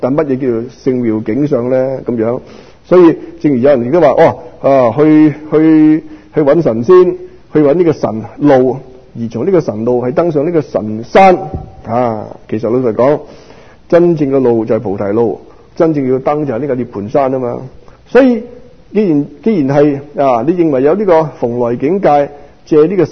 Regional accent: Guangdong, China; 我們廣東人俗語講得到喊三聲

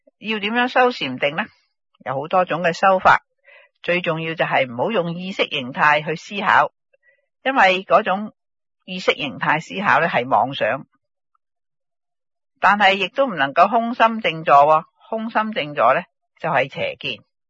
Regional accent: China; 你係请我哋中国人就请个人返嚟念经啊

